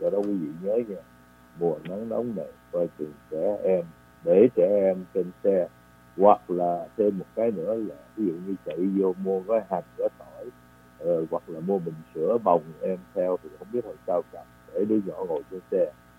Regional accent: Texas, United States; mình dân Texas mà trời nắng thì mình giống như mấy người ở bên sa mạc Ả Rập nó trời cát cả.

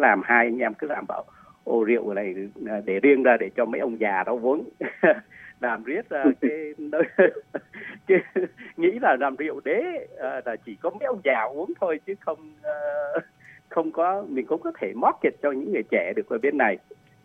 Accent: South Vietnam, Vietnam; born there; moved away; Nhưng mà mình bố mẹ thì di cư năm 1954 đó, vô miền Nam thì mình sinh đẻ ở miền Nam.

